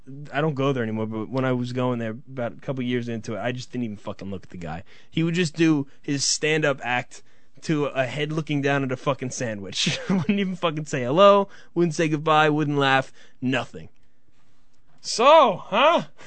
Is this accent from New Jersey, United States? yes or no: yes; New Jersey, United States; This is different for some people because we're from New Jersey.